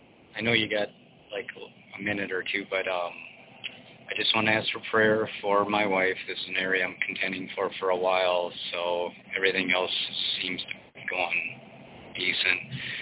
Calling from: Wisconsin, United States; I'm in Wisconsin.

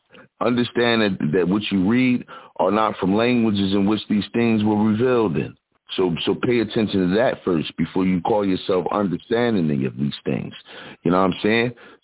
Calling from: Philadelphia, Pennsylvania, United States; calling from the Broad Street Bully side of the Philadelphia.

